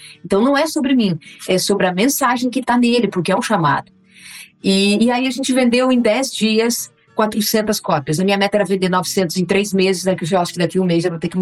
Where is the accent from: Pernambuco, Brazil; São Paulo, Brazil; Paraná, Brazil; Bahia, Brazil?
Paraná, Brazil; na região oeste do Paraná, que é a minha terra, onde eu vivo.